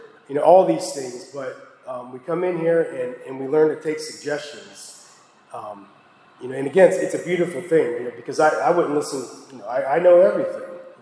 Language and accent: English; Ohio, United States; I'm from Northeast Ohio, and just recently I went to visit my parents with my son.